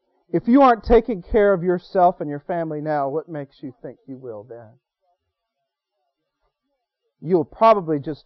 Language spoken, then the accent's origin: English; Florida, United States; also born or lived in Illinois; I grew up in Florida for the most part. The first 6 years were in Illinois.